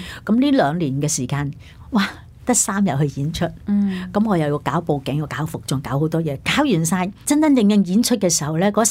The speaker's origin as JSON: {"language": "Cantonese", "country": "Hong Kong", "tie": "born or raised there", "moved": "as an adult", "said": "我就系觉得我喺香港出世，喺香港大。"}